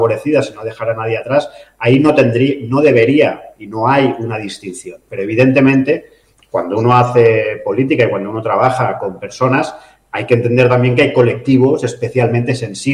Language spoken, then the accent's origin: Spanish; El Prat de Llobregat, Catalonia, Spain; yo nací en Barcelona, pero he vivido siempre aquí. Mis padres nacieron aquí, tanto mi padre como mi madre, pero de mis cuatro abuelos ninguno era nacido aquí